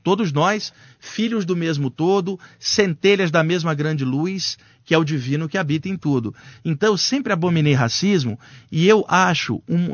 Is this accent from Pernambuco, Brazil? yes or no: no; Rio de Janeiro, Brazil; eu cresci no Rio de Janeiro, na Baixada Fluminense.